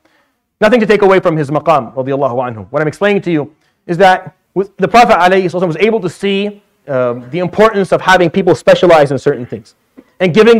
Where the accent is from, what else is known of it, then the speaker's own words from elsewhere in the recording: Syria; Now, I grew up in Syria, so for me, there's a certain cultural aspect to nasheed that I love.